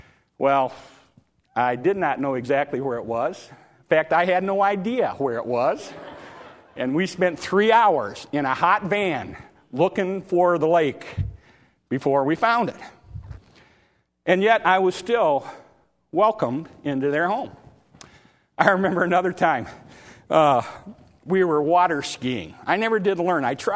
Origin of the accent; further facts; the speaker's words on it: Michigan, United States; born there; I was born in Michigan. He was a Southerner. I was and am a Yankee.